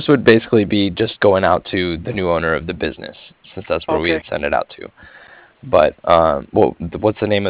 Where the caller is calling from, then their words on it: Cardiff, Wales, United Kingdom; And I was calling from Cardiff. It's Cardiff, like Frank.